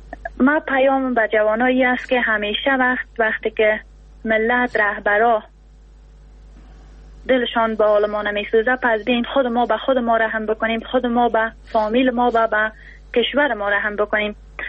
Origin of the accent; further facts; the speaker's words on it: Afghanistan; اولا که ما مسلمان هستیم و دومنی که ما افغان هستیم